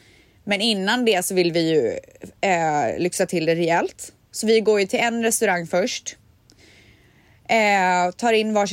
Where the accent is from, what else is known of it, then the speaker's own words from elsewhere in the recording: Sweden; Jag bara, alltså det är lugnt, jag skäms inte och jag är svensk typ.